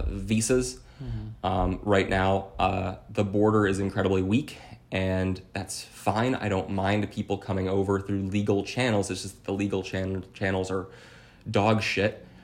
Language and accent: English; Ohio, United States; So, I'm from Ohio.